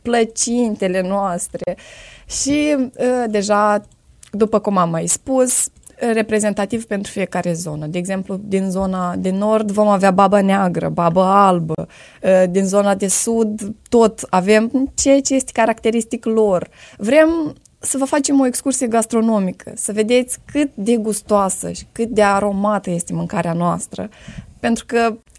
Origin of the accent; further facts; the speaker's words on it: Bardar, Ialoveni District, Moldova; Eu sunt din satul Bardar, iar raionul Ialoveni